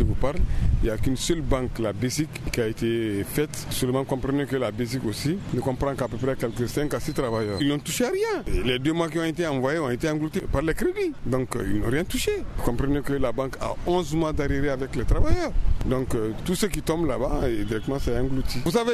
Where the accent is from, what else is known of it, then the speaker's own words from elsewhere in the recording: Mali; nous aussi, nous sommes des Maliens et nous avons une famille à nourrir